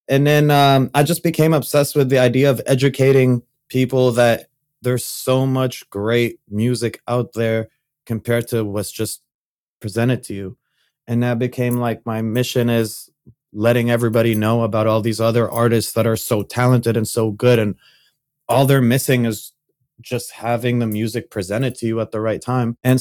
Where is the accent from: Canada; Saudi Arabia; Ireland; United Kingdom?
Saudi Arabia; And when I was growing up, I grew up in Saudi Arabia